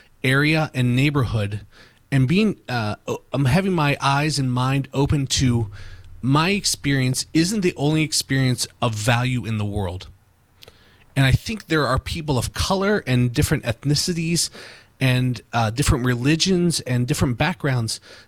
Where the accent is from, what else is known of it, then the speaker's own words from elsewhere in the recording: Kentucky, United States; Listen, I grew up in Kentucky, in a very white town. It took me moving to Baltimore and living in the city, living in urban areas, to appreciate the fact that there is value in diversity.